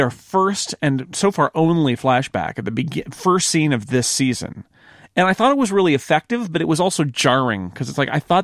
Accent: California, United States; He's from my hometown, in fact, Mike. Mike is an original 209er.

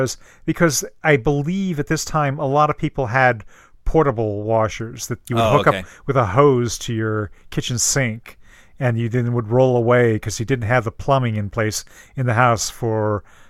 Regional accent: Eureka, Illinois, United States; because when I was growing up in Eureka, Illinois, there was a local paper called the Woodford County Journal

